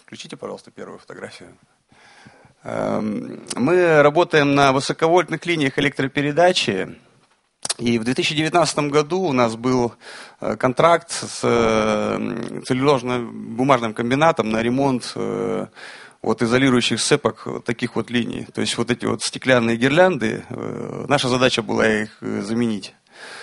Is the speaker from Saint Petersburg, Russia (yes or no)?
no; Republic of Karelia, Russia; Я приехал из Карелии тоже, вот с ребятами